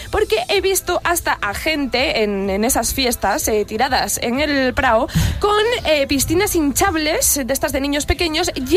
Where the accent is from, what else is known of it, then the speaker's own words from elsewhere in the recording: Luarca, Asturias, Spain; he dicho, pues voy a hacer las de mi pueblo, que son curiosas de narices